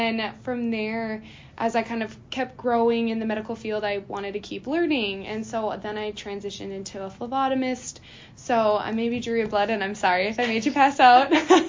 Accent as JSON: {"language": "English", "town": "Pelican Rapids", "region": "Minnesota", "country": "United States", "said": "Yeah, so like you said, I am from Pelican Rapids, so again, not so far from here. And so I graduated Pelican Rapids in about 2018"}